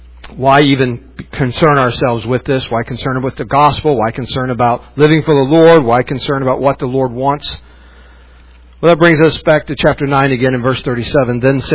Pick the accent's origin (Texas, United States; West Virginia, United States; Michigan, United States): West Virginia, United States; also born or lived in Mississippi; I grew up in West Virginia. I grew up in a rural area. I did not grow up in a city. I grew up in the country.